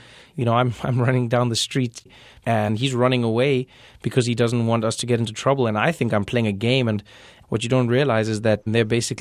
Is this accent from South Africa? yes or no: yes; South Africa; When I started writing the book, I thought I was writing a series of essays about growing up in South Africa and just a series of funny stories in and around how I had been brought up.